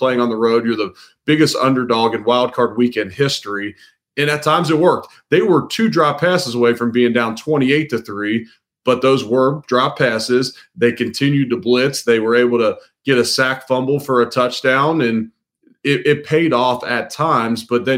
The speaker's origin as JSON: {"language": "English", "town": "Cincinnati", "region": "Ohio", "country": "United States", "said": "I'm from Cincinnati. I get it. I'm not saying Cincinnati plays the victim role"}